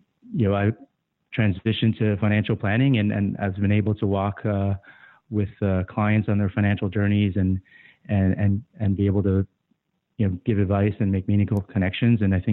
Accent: Guam; I was born and raised in Guam.

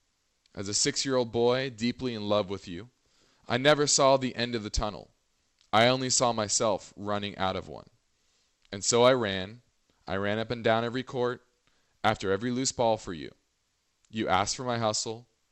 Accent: California, United States; I grew up down here in California, Southern California.

